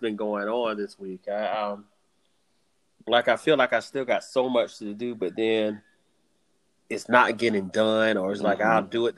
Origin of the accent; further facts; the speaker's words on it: South Carolina, United States; So he then came to my home state, good old South Carolina.